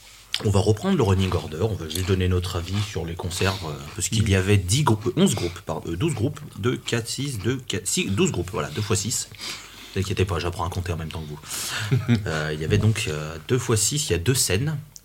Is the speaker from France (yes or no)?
yes; Lyon, Auvergne-Rhône-Alpes, France; Tout ça en tant que Lyonnais, c'est une plaie qui ne cicatrisera jamais.